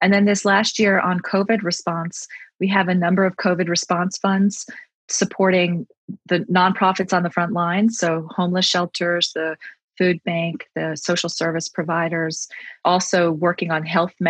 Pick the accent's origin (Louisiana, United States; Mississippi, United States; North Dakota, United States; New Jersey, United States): New Jersey, United States; also born or lived in Pennsylvania / London / Baltimore / El Paso; I grew up in New Jersey. I was born in Pennsylvania. I grew up in New Jersey. I spent a couple of years in high school in London, which was really fun. Went to a college in Baltimore, as you mentioned.